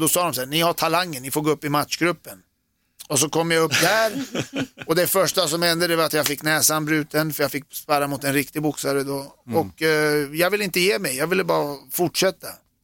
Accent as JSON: {"language": "Swedish", "country": "Sweden", "tie": "born there", "said": "jag är född i Sverige, men har föräldrar som... Så jag härstammar från... Jag är armenier."}